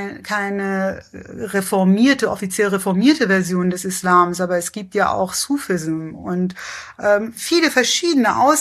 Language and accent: German; Iran; Ich bin Iranerin. Meine halbe Familie sind Muslime.